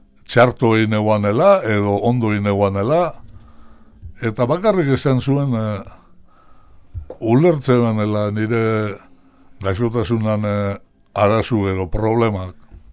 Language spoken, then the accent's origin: Basque; Ondarroa, Basque Country, Spain; eta Ondarrutik gatoz, neute beste lagun bat.